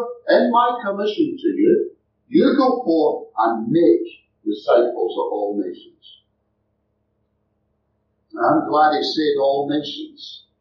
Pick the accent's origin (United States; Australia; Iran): Australia; I don't come from New Zealand. I come from a better country than New Zealand. I come from Australia. It's bigger, it's brighter, it's better.